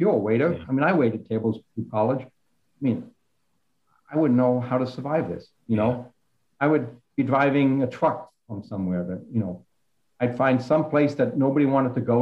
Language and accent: English; Washington, D.C. area, United States; I grew up outside of Washington, D.C.